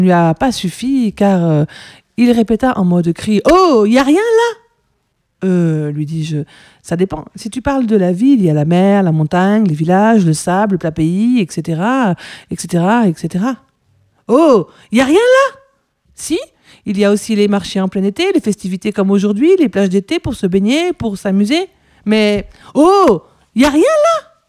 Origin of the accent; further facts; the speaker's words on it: Toulouse, Occitanie, France; Donc, je viens de Toulouse, pour préciser